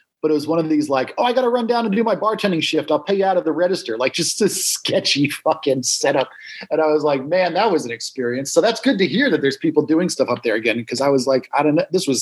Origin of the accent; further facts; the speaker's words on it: Hudson Valley, New York, United States; man, that's wild because I grew up in the Hudson Valley.